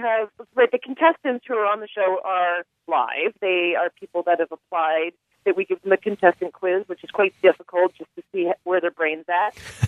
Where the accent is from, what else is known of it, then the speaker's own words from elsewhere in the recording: Canada; and I'm Canadian.